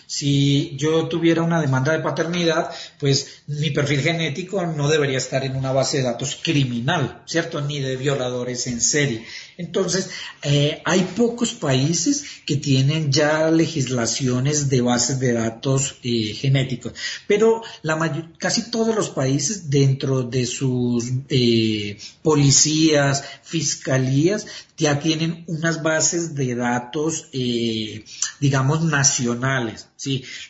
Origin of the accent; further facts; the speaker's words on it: Medellín, Antioquia, Colombia; Yo soy de Medellín, porque en Medellín este tema sí fue muy desarrollado